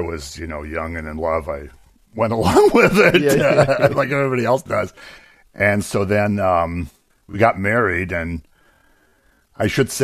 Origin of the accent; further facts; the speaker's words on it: Erie, Pennsylvania, United States; I was raised in Erie, Pennsylvania, actually. Catholic family. My parents were actually from Italy.